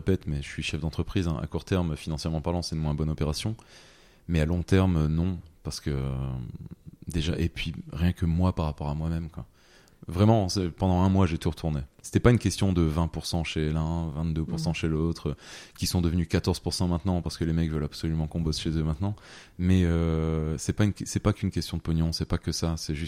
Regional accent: Hauts-de-France, France; J'ai rien contre les ch'tis, mais j'ai toujours dit moi je suis pas ch'ti, je suis flamand.

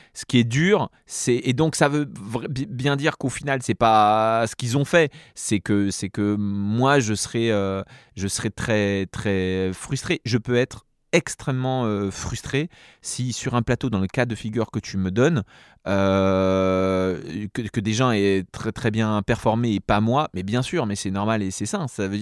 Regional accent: Corsica, France; Alors, j'ai grandi en Corse, donc il faut expliquer que ah, en oui, voilà. Corse, ça bagarre.

